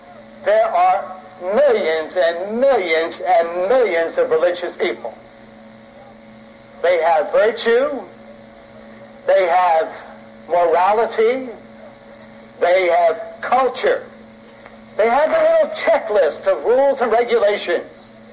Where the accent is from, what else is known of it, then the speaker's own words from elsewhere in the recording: Philadelphia, Pennsylvania, United States; Now, I'm a city slicker. I was raised in Philadelphia.